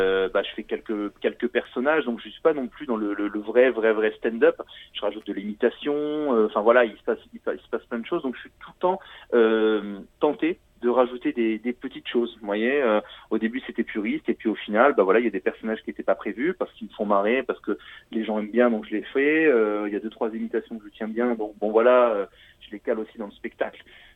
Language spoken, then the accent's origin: French; Cannes, Provence-Alpes-Côte d'Azur, France; Non, je suis de Cannes.